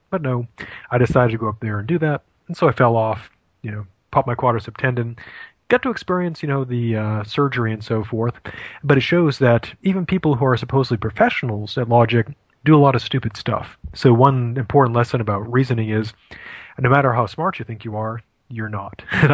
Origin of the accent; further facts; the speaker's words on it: Maine, United States; But I'm originally from Maine.